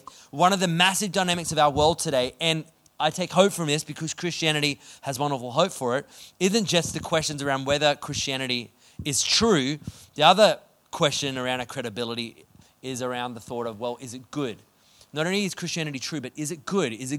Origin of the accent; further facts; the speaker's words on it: Queensland, Australia; Come on, Melbourne people, help me out. I'm from Queensland.